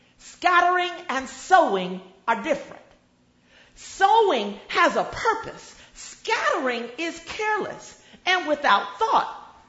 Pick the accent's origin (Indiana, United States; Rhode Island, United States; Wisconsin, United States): Indiana, United States; East Chicago; born there; also born or lived in Oakland, California / Boston, Massachusetts; Beloved, you know that I was born in East Chicago, Indiana, and that I've lived in Oakland, California, and Boston, Massachusetts, and Aldi, Virginia